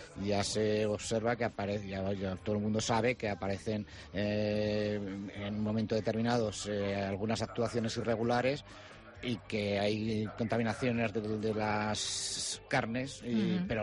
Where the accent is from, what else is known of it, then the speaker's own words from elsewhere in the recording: Spain; Aunque yo soy muy español